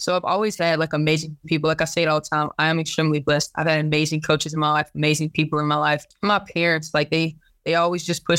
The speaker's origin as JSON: {"language": "English", "town": "Duncanville", "region": "Texas", "country": "United States", "said": "So I'm originally from Duncanville, Texas, which is a suburb about 2 exits up from Dallas. So I definitely just understand I'm from Dallas and go with it. My family's born and bred out of Dallas."}